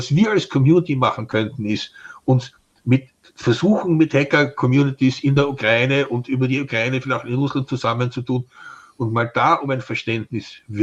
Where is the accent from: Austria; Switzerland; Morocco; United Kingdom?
Austria; Tyrol; Ich habe meine Kindheit, meine Jugend in Tirol verbracht teilweise.